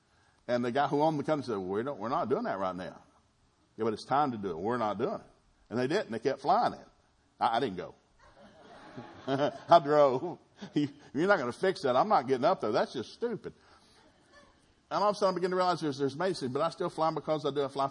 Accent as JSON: {"language": "English", "region": "the South", "country": "United States", "tie": "born or raised there", "said": "You know, I grew up in the South. Everybody bragged about something."}